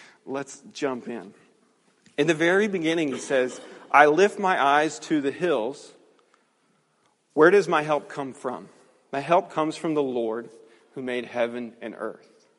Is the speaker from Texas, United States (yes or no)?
yes; Texas, United States; where I grew up in Texas, you had to drive 6 hours to find something to climb, right?